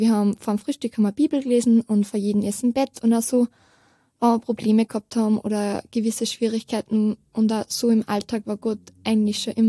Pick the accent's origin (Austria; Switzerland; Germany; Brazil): Austria; Upper Austria; Ich komme aus der Nähe von Steyr und ich werde bald 18